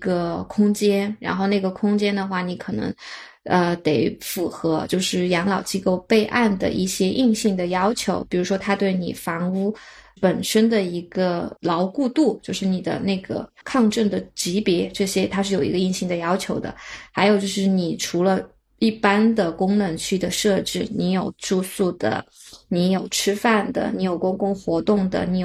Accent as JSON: {"language": "Chinese", "country": "China"}